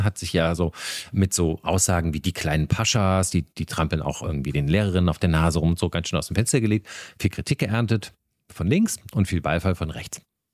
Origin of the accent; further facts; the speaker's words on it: Berlin, Germany; weil wir sind ja beide aus Berlin